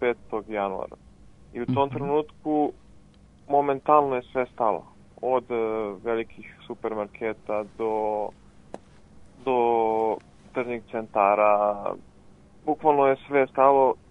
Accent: Serbia

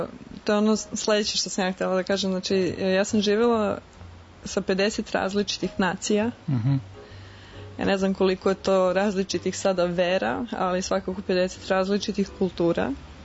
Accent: Serbia; Od uvek sam bila ponosna na svoje poreklo. Znači … dolazim iz Srbije, ja sam Srpkinja i moja vera je pravoslavna.

